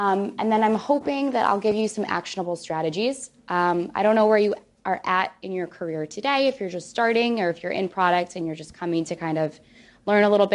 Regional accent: Chicago, Illinois, United States; hail from the north side of Chicago, and I went to school at the University of Wisconsin-Madison. So I'm Midwesterner through and through.

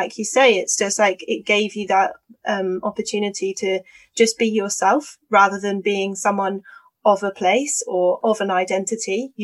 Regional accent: England, United Kingdom; And the so much privilege attached to being a British citizen and being a white British woman.

